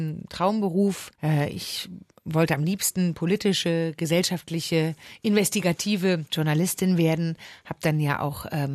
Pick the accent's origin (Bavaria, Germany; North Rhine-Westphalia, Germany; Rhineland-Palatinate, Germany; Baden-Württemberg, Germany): North Rhine-Westphalia, Germany; Düsseldorf; viele haben sich gewundert, wenn ich gesagt habe, ich komme nicht aus Berlin. Ich komme tatsächlich aus Düsseldorf, aus dem Rheinland.